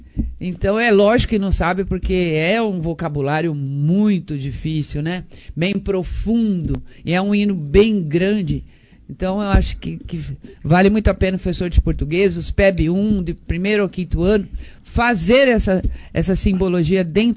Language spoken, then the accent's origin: Portuguese; Monte Alto, São Paulo, Brazil; born there; somos brasileiros nascidos em Monte Alto, né?